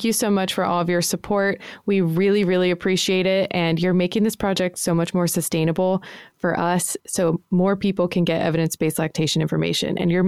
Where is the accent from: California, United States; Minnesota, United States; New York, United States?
New York, United States; Franklin Square; born there; I was born in Franklin Square, New York, on Long Island